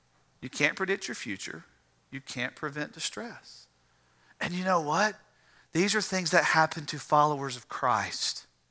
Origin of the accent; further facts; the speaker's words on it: United States; We're American. This is the way it's supposed to be.